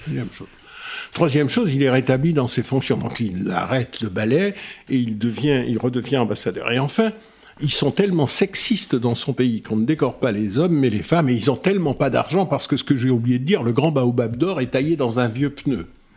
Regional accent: France; que je paye moi aussi en tant que Français

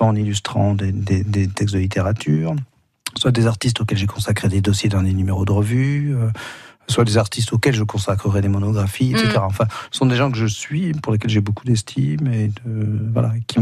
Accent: Strasbourg, Grand Est, France; il se trouve que moi je suis strasbourgeois

